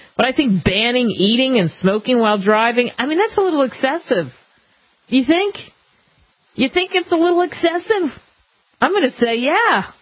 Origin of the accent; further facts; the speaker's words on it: New Jersey, United States; In New Jersey, my home state, they're talking about doing that.